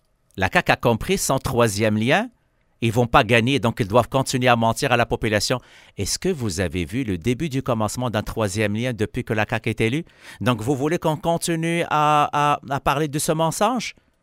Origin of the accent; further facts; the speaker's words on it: Quebec, Canada; en tant que Québécois